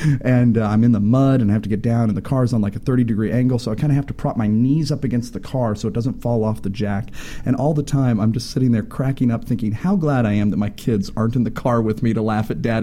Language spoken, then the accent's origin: English; Midwest, United States; I grew up in the Midwest where, changing a tire is the most basic thing you learn.